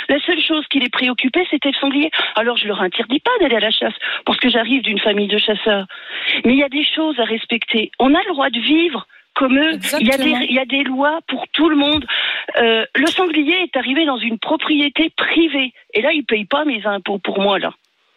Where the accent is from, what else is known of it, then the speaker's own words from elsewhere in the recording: Bourgogne-Franche-Comté, France; Moi, je suis une jurassienne pure et dure.